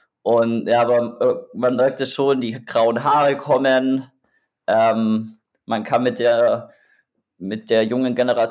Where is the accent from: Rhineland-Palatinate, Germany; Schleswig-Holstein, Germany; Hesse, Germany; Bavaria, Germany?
Bavaria, Germany; Augsburg; Ich bin ja stolzer Bayer. Nein, so richtig stolzer Bayer bin ich nicht, aber ich bin Bayer. Ich komme aus Augsburg.